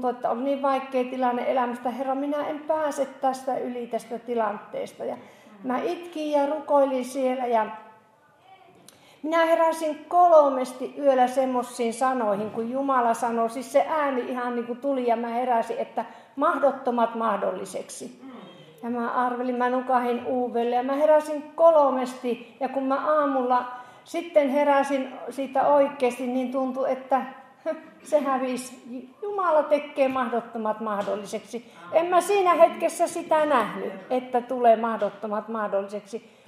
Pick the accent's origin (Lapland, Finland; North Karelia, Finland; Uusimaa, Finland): North Karelia, Finland; Outokumpu; now in Pietarsaari, Finland; Minun kotipaikka, semmoinen vanha pieni mökki, niin me on siellä sitten oltu monta kuukautta aina kesällä Outokummussa.